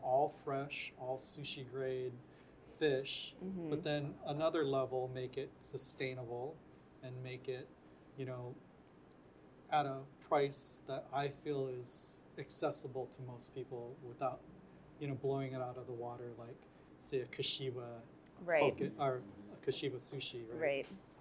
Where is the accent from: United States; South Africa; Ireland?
United States; Hawaii; growing up, being born and raised in Hawaii, it didn't seem like that was real because it wasn't to me.